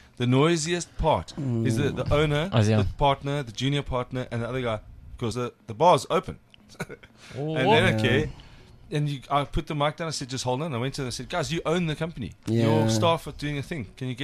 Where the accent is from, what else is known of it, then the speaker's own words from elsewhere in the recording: Durban, KwaZulu-Natal, South Africa; I grew up in Durban.